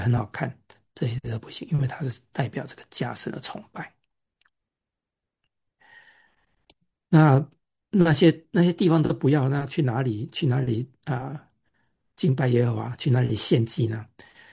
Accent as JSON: {"language": "Chinese", "country": "Taiwan", "said": "像我从台湾来，在台湾的地方，就是大山小山"}